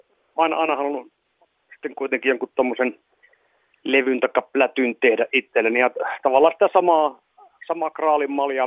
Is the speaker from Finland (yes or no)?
yes; Kuopio, North Savo, Finland; No joo, kyllä mä sen Kuopiosta olen lähtöisin